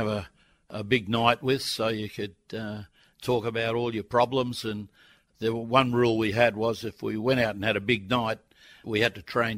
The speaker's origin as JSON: {"language": "English", "country": "Australia", "said": "that's why Australians were always close together, because you'd leave Australia and we'd be away for 8 months."}